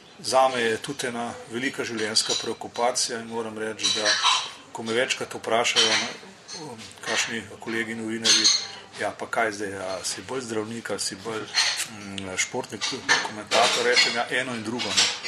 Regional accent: Ljubljana, Central Slovenia, Slovenia; rodil sem se leta 1955 v Ljubljani, osnovno šolo sem naredil v Ljubljani, v samem središču mesta, v osnovni šoli Majde Vrhovnik.

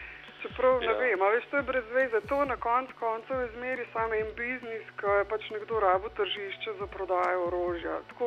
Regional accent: Bosnia & Herzegovina; ker sem pač pravoslavka iz Bosne in pač naša vas je bila tudi zažgana.

